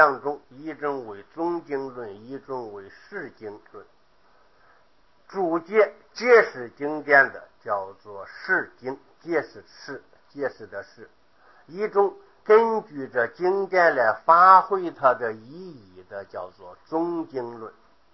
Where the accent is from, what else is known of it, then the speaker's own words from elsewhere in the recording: China; 那么经在我们中国人来说非常神圣，非常隆重